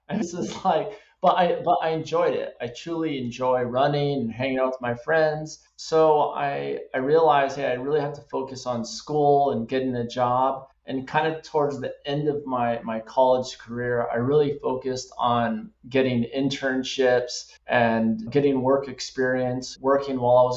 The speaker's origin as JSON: {"language": "English", "town": "Tucson", "region": "Arizona", "country": "United States", "said": "And I'm from Tucson. I've never kayaked or rode a boat before."}